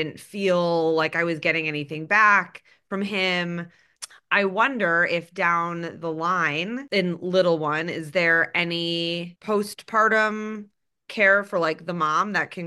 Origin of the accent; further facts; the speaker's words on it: Michigan, United States; Michigan.